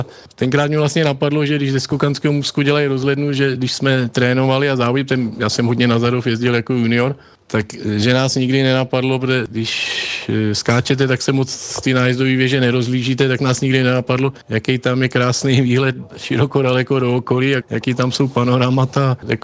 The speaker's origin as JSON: {"language": "Czech", "town": "Harrachov", "region": "Liberec Region", "country": "Czechia", "said": "já jsem z Harachova, tak můžu mluvit o Harachově"}